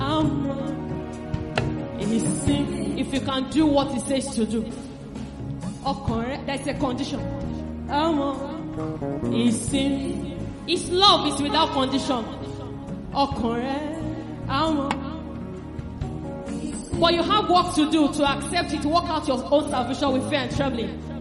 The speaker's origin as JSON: {"language": "English", "country": "Nigeria", "said": "country is still my country. I am still a Nigerian. If I live abroad, if I am living abroad now"}